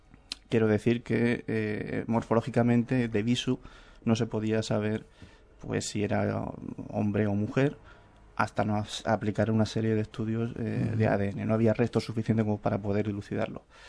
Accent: Cartagena, Region of Murcia, Spain; Soy de Cartagena. He desarrollado mucha vida profesional en Lorca. Mi segunda ciudad natal, por decirlo de alguna manera.

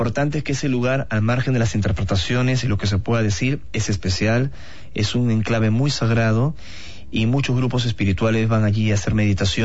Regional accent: Peru; en el Titicaca o en el Cusco, en mi país, en el Perú

